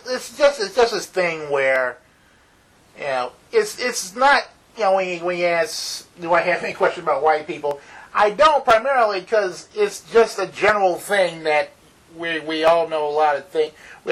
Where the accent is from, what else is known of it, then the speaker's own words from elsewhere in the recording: Texas, United States; now in North Carolina, United States; I'm from Texas, so when I had a bike, it's like nothing but flatlands down there.